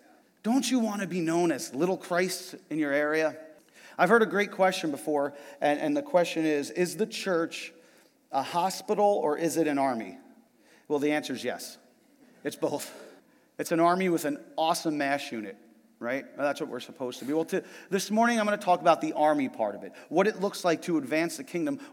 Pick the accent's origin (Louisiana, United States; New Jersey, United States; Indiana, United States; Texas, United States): New Jersey, United States; I'm from New Jersey.